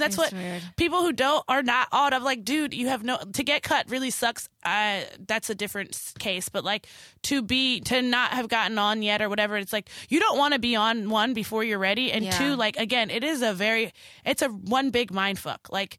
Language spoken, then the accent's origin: English; Baltimore, Maryland, United States; Santina, I'm from Baltimore, girl.